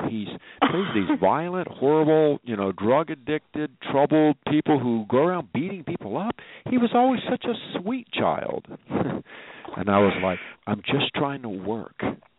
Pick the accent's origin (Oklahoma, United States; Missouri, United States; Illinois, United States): Missouri, United States; Joplin; Bob and I are both from Southwest Missouri. He's from Springfield. Mm-hmm. I'm from Joplin.